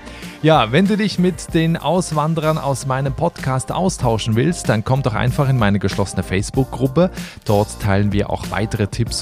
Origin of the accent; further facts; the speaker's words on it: Switzerland; Ja, ich habe als Schweizer jahrelang behauptet, Österreich wäre einfach nur eine billige Kopie der Schweiz. Das stimmt natürlich nicht, auch wenn das Leben da etwas günstiger ist als in meinem Heimatland.